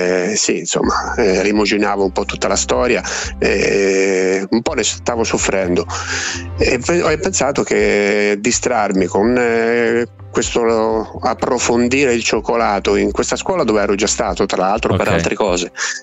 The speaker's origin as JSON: {"language": "Italian", "town": "Osimo", "region": "Marche", "country": "Italy", "accent": "Marchigiano", "said": "Io sono di Osimo, in provincia"}